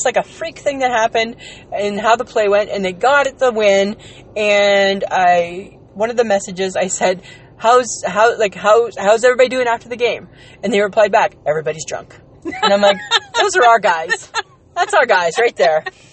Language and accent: English; Ontario, Canada; Yes, he does, because he's a Saskatchewan boy, and I'm from Ontario.